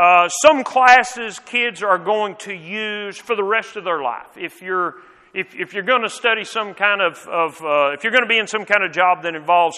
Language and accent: English; United States; We're an American.